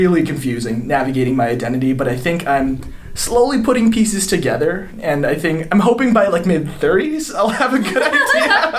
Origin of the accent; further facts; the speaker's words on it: Philippines; born there; October 2nd, 1996, which was the day I was born. I was born in the Philippines.